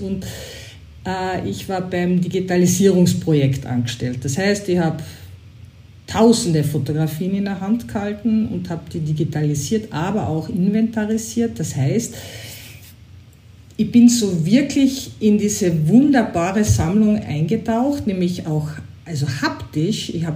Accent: Carinthia, Austria; bin ich zurückgegangen nach Österreich und habe dann in Kärnten, wo ich her bin, den Lehrabschluss gemacht

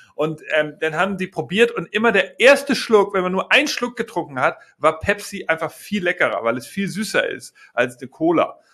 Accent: Hamburg, Germany; ich bin ja echter Hamburger und bin sozialisiert mit dem HSV

